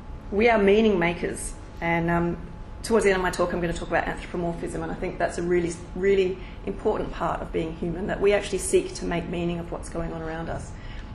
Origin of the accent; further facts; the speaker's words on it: Australia; when I don't even know that, as an Australian, I can see the world through your point of view either?